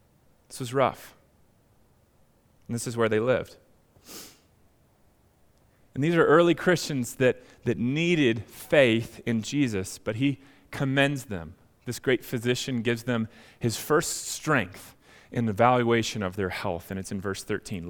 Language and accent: English; Minnesota, United States; I'm totally Minnesotan, super proud of that, right?